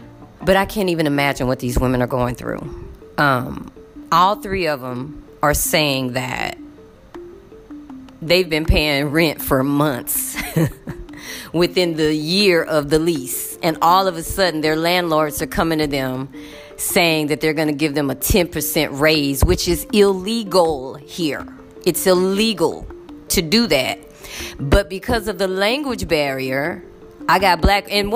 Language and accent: English; Dallas, Texas, United States; Now, y'all, I'm from Oak Cliff. All we ever do is read between the lines. You learn that growing up in Highland Hills and Oak Cliff.